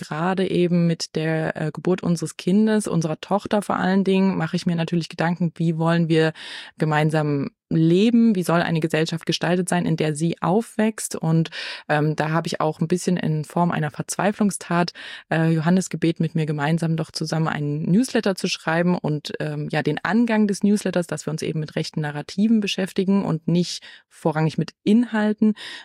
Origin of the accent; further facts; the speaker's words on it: Leipzig, Saxony, Germany; Ich bin hier in Leipzig geboren und aufgewachsen, habe hier studiert. Als die AfD sich gegründet hat, war ich gerade 22 Jahre alt